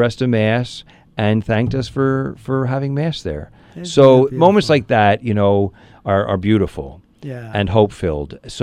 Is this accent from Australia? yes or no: no; Pennsylvania, United States; I grew up in Mayfair, which isn't that far.